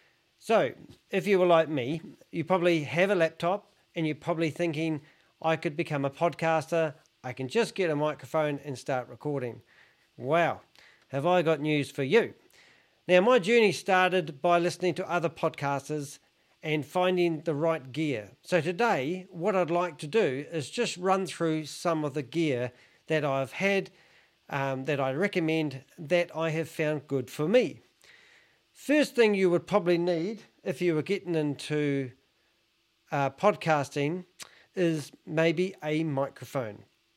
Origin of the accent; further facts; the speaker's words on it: New Zealand; I'm a Kiwi